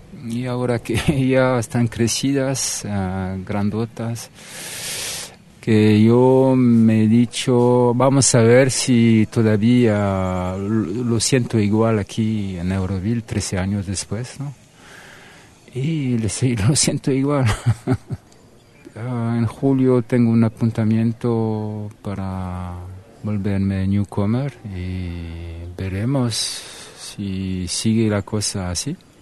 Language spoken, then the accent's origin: Spanish; southern France, France; Spanish is a second language; now in India; además, y vengo del sur de Francia, cerca de España, y bueno, aquí estoy hace un mes ya.